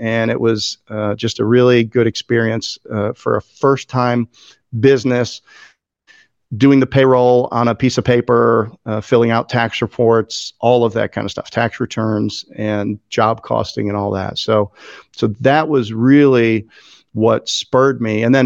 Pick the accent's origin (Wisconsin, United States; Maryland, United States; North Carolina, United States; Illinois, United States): Illinois, United States; Chicago; And I had trades experience growing up in Chicago.